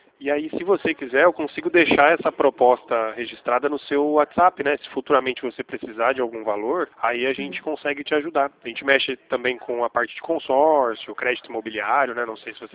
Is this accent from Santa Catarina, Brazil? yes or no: no; Campinas, São Paulo, Brazil; Não, não, eu sou de Campinas.